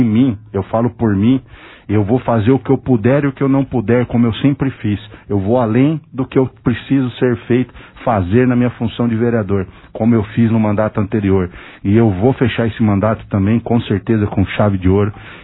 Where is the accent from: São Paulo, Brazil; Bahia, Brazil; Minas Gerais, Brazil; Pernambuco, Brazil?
São Paulo, Brazil; Monte Alto; Nascido e criado em Monte Alto, na Vila Gadini, tenho muito orgulho da minha cidade